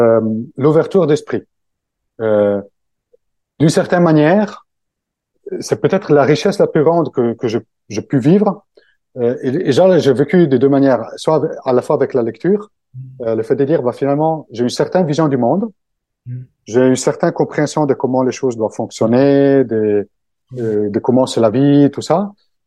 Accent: Italy; French is a second language; now in France; quitté mon pays d'origine pour aller vivre ailleurs. Alors, mon cas, c'était de venir vivre en France. Là aussi, c'est un peu, bon, les cultures italiennes et les françaises sont plutôt proches

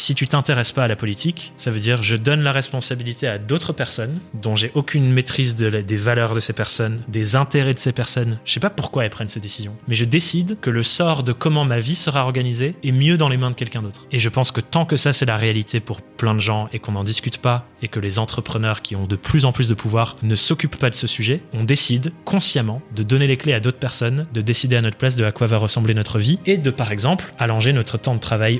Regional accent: Nouvelle-Aquitaine, France; J'ai grandi en Dordogne.

